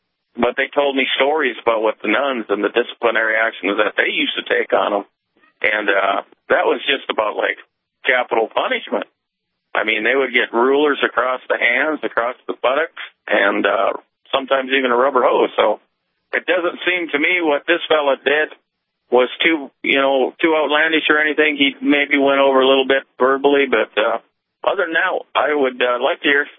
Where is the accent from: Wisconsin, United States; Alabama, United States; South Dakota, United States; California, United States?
South Dakota, United States; Aberdeen; now in Williston, United States; I grew up in Aberdeen, South Dakota, so I'm an implant.